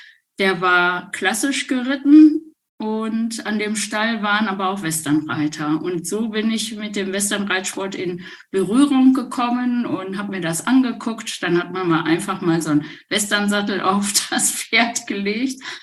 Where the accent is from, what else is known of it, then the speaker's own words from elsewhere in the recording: Wanne-Eickel, North Rhine-Westphalia, Germany; dass ich groß geworden bin in Wanne-Eickel bei meinen Großeltern.